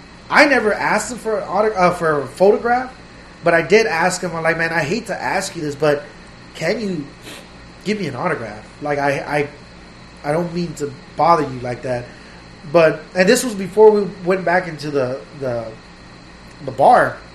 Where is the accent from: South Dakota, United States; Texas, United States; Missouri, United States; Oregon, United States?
Texas, United States; Houston; You know, I'm from Houston.